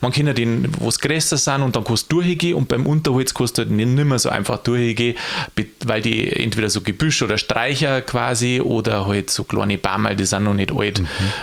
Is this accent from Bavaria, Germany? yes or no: yes; Bavaria, Germany; Ja, also ich komme aus Niederbayern, gell?